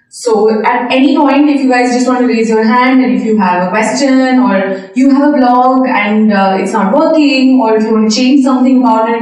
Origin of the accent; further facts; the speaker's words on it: India; I am from India, and I can tell you that it is become a big thing there only in the last couple of years, I guess.